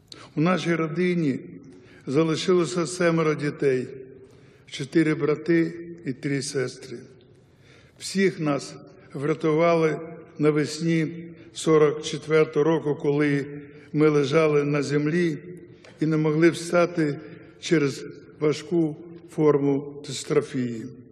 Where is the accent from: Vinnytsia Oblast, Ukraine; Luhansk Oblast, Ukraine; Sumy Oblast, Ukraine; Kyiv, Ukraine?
Vinnytsia Oblast, Ukraine; Bershad; лише в моїй рідній Бершаді поховано понад 25 тисяч дітей, жінок і людей похилого віку з Вінниччини, Бессарабії та Буковини.